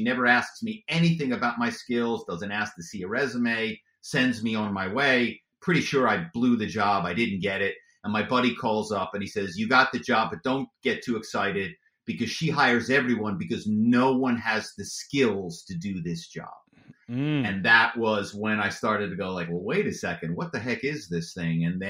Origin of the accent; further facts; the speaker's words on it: Philadelphia, Pennsylvania, United States; I'm from Philadelphia.